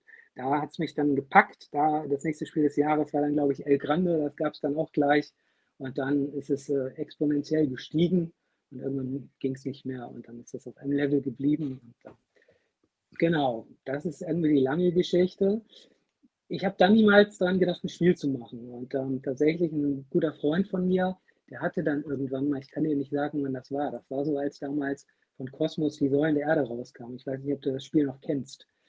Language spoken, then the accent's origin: German; Kiel, Schleswig-Holstein, Germany; ich habe in Kiel, ich bin geborener Kieler, ich bin auch aufgewachsen, groß geworden und habe auch an der dortigen Universität studiert